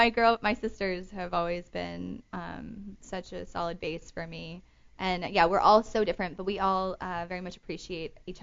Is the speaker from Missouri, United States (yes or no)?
yes; St. Louis, Missouri, United States; I'm going back home to St. Louis.